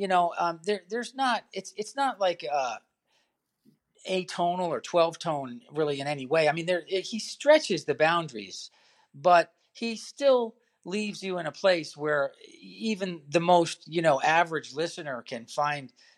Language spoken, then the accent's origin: English; Bellmead, United States; That's where we lived for most of the time that we were growing up in Princeton. Not in the village of Princeton necessarily, but in a little town called Bellmead, which was outside of Princeton.